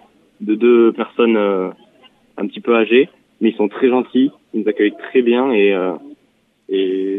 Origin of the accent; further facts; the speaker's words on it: Mirepeix, Nouvelle-Aquitaine, France; je viens de Miropex, c'est pas loin de Pau. Je suis dans le diocèse de Bayonne.